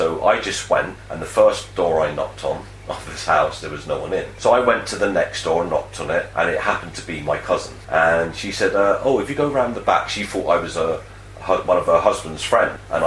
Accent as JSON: {"language": "English", "town": "New Addington", "region": "London", "country": "United Kingdom", "tie": "born or raised there", "also_born_or_lived": "Croydon", "said": "we grew up in is a place called New Addington. It's a really rough area in Surrey. And I was born in Croydon, which is just down the road from there. And I was brought up as a young child in New Addington before my mum moved to further places."}